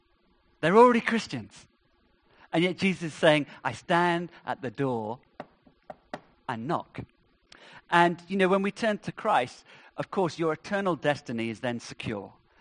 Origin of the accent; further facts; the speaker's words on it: United Kingdom; Please, I'm British.